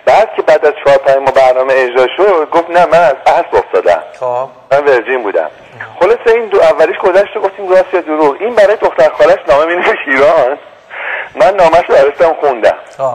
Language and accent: Persian; United States; ما الان تو آمریکا بزرگ شدیم، من ایران بلد نیستم، 23 سال اینجا بودم.